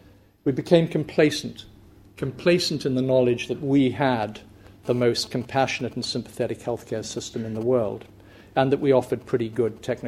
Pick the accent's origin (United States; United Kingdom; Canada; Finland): United Kingdom; England; they were told I came from England, and some guy said to me, do you work for the NHS?